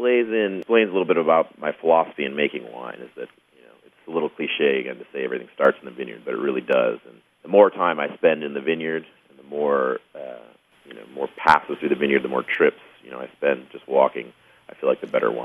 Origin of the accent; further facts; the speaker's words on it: Lansing, Michigan, United States; I actually grew up in Lansing, Michigan. My father had been involved in state government in the state of Michigan for a number of years. So I grew up in Lansing, Michigan.